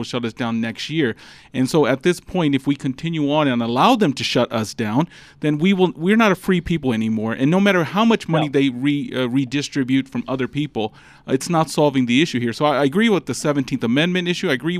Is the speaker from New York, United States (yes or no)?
no; Philadelphia, Pennsylvania, United States; but I came from the East Coast in Philadelphia